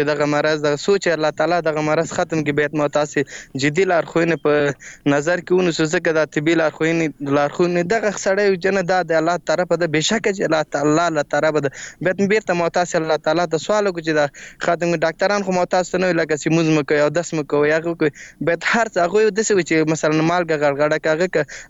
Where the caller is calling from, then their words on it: Laghman, Afghanistan; اړیکه مې له لغمان څخه نیولې ده.